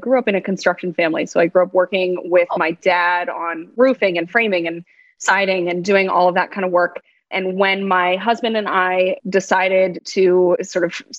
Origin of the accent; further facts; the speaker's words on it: Pennsylvania, United States; now in Boston, United States; Maybe he's not originally from here. I'm not either. I grew up in Pennsylvania